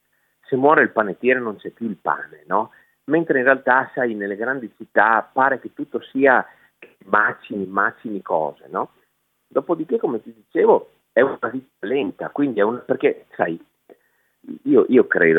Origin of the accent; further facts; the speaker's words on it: Dolomites, Italy; io vengo dalle Dolomiti, ho vissuto lì con i nonni, e sono tornato su in montagna, dove sono le mie origini e dove vivo una vita lenta